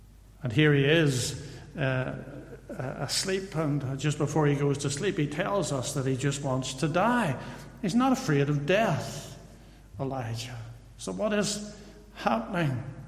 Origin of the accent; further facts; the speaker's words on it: Newtownards, Northern Ireland, United Kingdom; I come from Newton Ards, and there's a big church in Newton Ards called the Thriving Life Church. It used to be across from where I live